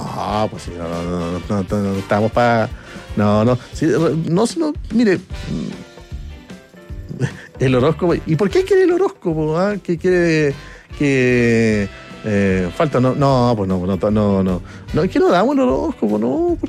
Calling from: Quillota, Valparaíso, Chile; de Quillota y bienvenido el mes de marzo.

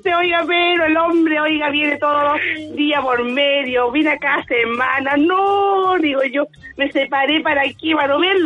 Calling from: Talcahuano, Biobío, Chile; Soy de Talcahuano, de la Nueva Los Lobos.

